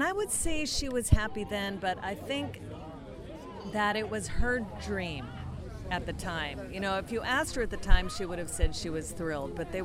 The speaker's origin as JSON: {"language": "English", "region": "California", "country": "United States", "lives_now": "Los Angeles, United States", "said": "I'm from the Bay Area, but I've been living in LA for a bit now"}